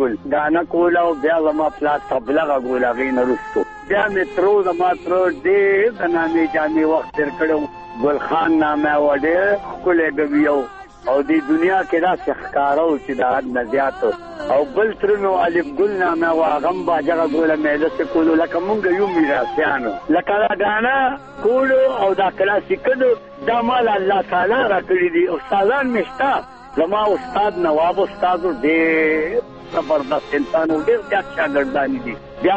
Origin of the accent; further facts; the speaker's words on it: Surizai Payan, Khyber Pakhtunkhwa, Pakistan; سوریزي پایان لما د کلی نامه ده. زه په سوریزو پایانو کې زیږیدلې ما